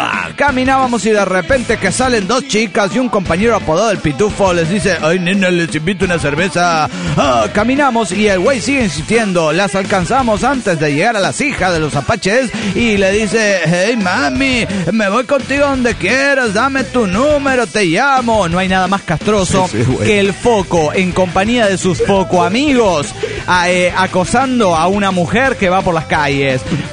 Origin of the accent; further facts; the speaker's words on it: Morelia, Michoacán, Mexico; de Morelia, Michoacán, México.